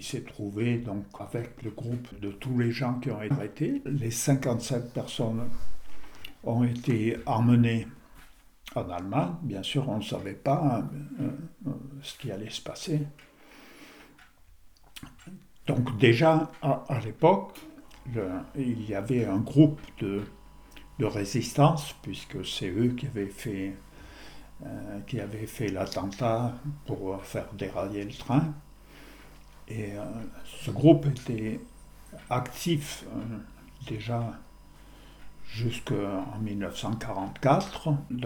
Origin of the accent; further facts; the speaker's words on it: Vercheny, Auvergne-Rhône-Alpes, France; je suis né à Vercheny en 1933. J'ai fait mes études primaires à l'école de Vercheny.